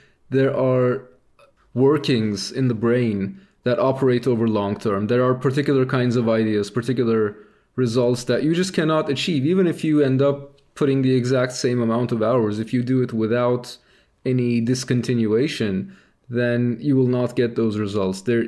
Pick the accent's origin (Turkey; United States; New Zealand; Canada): Turkey; Istanbul; I grew up in a very big city. I grew up in Istanbul, where the population is, I think, close to 20 million now.